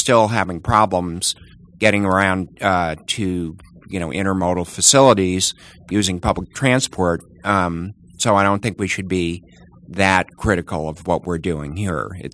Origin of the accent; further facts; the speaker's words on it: New York City, New York, United States; I grew up in New York City, and I spent a lot of time working there.